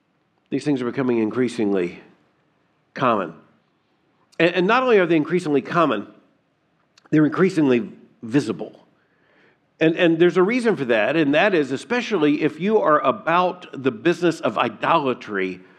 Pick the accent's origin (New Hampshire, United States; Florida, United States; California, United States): Florida, United States; Lakeland; born there; And I was born in Lakeland, which they acted like was a long way from Plant City.